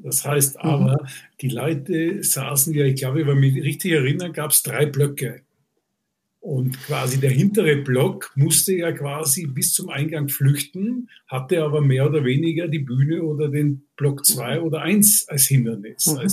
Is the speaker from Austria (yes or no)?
yes; Vienna, Austria; ich komme aus Wien